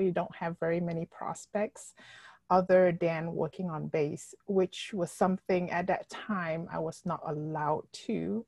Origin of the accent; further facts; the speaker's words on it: Malaysia; moved away as an adult; now in North Carolina, United States; And I started because I married my husband and I moved from Malaysia to North Carolina and I didn't have a job.